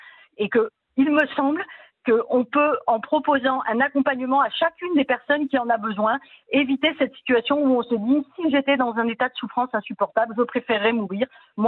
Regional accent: France; chez nous, en France

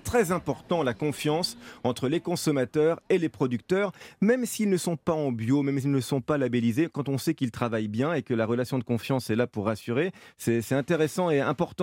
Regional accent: Grand Est, France; J'ai grandi dans l'Est, dans les Vosges. Ça fait vraiment partie de la tradition.

